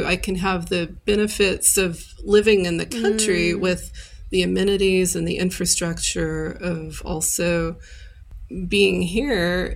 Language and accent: English; Oklahoma City, Oklahoma, United States; now in Cambridge City, United States; No, I'm not. I'm a transplant from Oklahoma City.